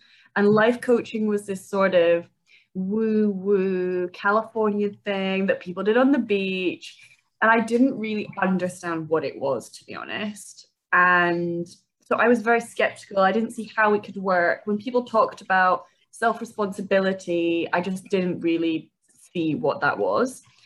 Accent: Edinburgh, Scotland, United Kingdom; accent: Scottish; I am from Edinburgh, which people always think I've got quite a funny accent, and I'm like, no, it's just Scottish. So I grew up in Edinburgh. I'm the youngest of three siblings

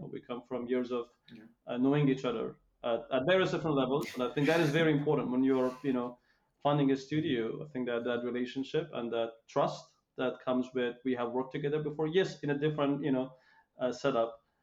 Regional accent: Iran; moved away; I came from Iran

